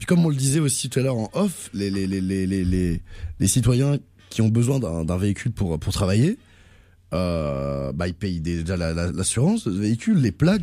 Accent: France; now in Quebec, Canada; Vous avez reconnu à ma voix, je viens de France

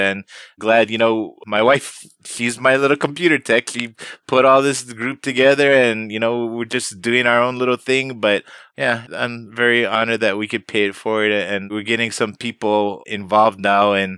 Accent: Hawaii, United States; Cause that's what I've always been loving, you know, about being Hawaiian, is helping others, you know, doing good for others.

